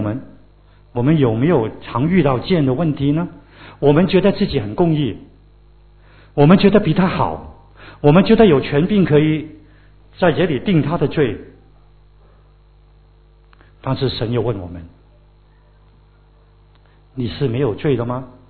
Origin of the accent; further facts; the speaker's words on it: China; 我的确以我身为中国人荣幸啊，这个中国文化真的源远流长，非常的丰富。